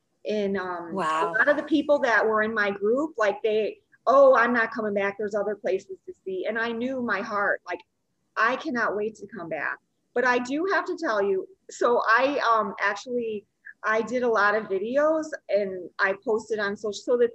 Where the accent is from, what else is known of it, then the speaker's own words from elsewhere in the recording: Chicago, Illinois, United States; I'm from Chicago, flatlands, no altitude.